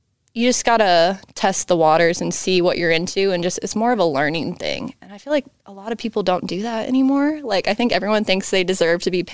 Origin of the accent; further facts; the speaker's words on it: Charlotte, North Carolina, United States; But I also, growing up in Charlotte, like the thing to do was go to country concerts